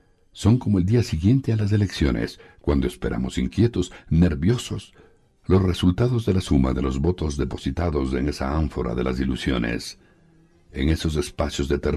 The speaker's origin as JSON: {"language": "Spanish", "town": "Quito", "region": "Pichincha", "country": "Ecuador", "said": "como quiteño que soy"}